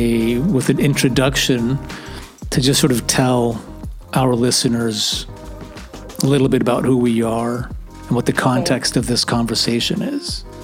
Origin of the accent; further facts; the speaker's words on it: Mexico City, Mexico; now in Valencia, Spain; basically we're both from Mexico City, and we both moved to Valencia, Spain at more or less the same time.